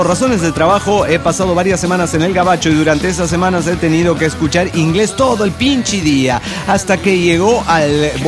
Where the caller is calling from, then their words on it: Cuautepec, Hidalgo, Mexico; de Cuautepec, Hidalgo, México.